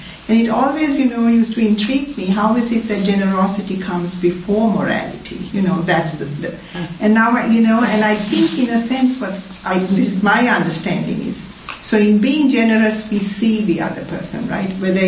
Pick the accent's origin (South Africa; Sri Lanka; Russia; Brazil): Sri Lanka; English is a second language; I'm from Sri Lanka, which is predominantly Buddhist, though I wasn't born, I was born Muslim.